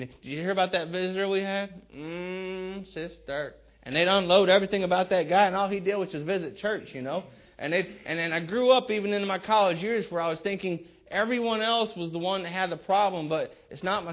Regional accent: Pontiac, Michigan, United States; also born or lived in Southern US; I was born in Pontiac, Michigan. My first father, he died when I was 19, but I grew up first 5-6 years in Pontiac, Michigan.

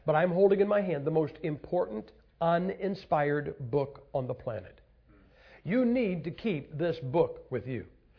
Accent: Ohio, United States; Now I'm a Yankee, okay? I'm from Ohio. We beat you. Anyway, I am from Ohio. I tell people, I'm from a Yankee.

